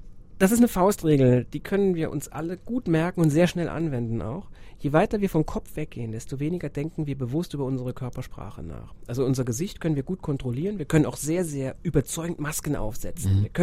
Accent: Germany; Dann kann ich als Deutscher nach Portugal fliegen

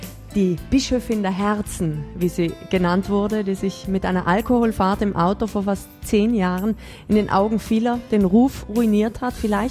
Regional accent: South Tyrol, Italy; Bei uns in Südtirol auch.

